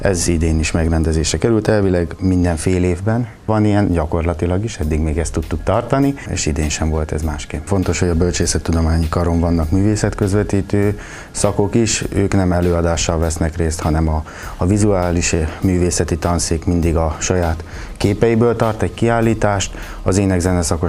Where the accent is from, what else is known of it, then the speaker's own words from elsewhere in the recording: Miskolc, Borsod-Abaúj-Zemplén, Hungary; Szülővárosommal, Miskolccal foglalkozom, annak is a 20. századi politikai karakterével